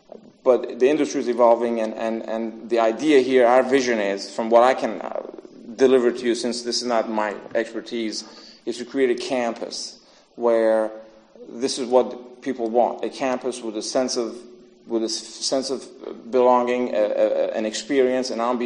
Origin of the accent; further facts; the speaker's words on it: Orlando, Florida, United States; I'm from Orlando.